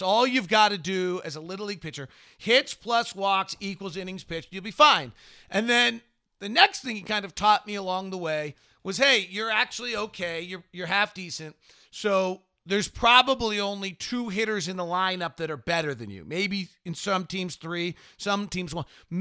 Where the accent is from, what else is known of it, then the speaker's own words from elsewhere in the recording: California, United States; I grew up in the Bay Area. My dad worked in Utah.